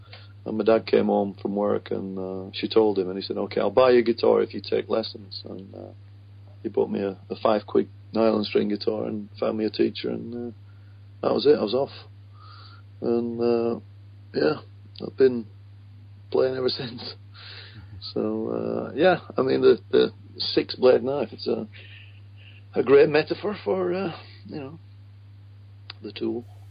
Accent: Accrington, North West England, United Kingdom; I mean, I come from Accrington

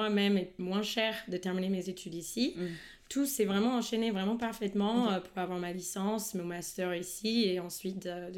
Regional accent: Memphis, Tennessee, United States; also born or lived in Southeast US; now in France; moi je suis née à Memphis, dans le Tennessee. Et en fait, j'ai déménagé 10 fois aux États-Unis avec ma mère et ma sœur. Mais beaucoup dans le sud-est.

